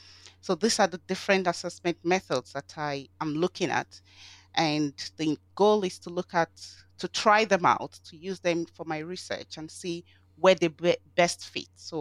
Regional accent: Nigeria; moved away as an adult; also born or lived in Istanbul; now in Newcastle, United Kingdom; I'm from Nigeria. And I was born and brought up in Nigeria. I lived there until about 4 years ago when I moved to Istanbul and then Newcastle.

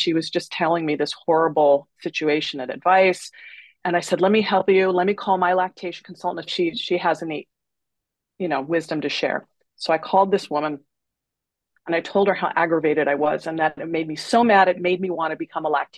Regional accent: Los Angeles, California, United States; moved away as an adult; So I come from Los Angeles, And I moved to the East Coast to attend graduate school at Columbia.

